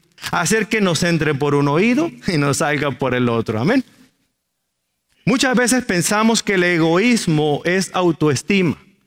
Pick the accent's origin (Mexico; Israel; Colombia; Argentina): Mexico; Lo digo porque soy mexicano.